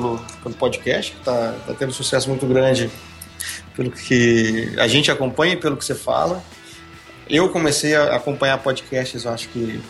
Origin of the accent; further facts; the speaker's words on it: Minas Gerais, Brazil; Eu sou mineiro, né? Eu gosto mais de ficar mineiro sofredor atleticano.